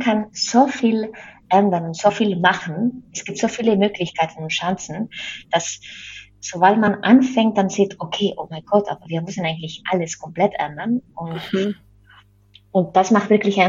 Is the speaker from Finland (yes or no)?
no; Spain; German is a second language; ich komme ja aus Spanien